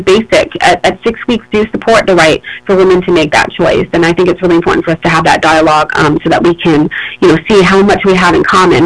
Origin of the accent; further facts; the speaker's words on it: New York, United States; You know, like you said, I'm originally from New York.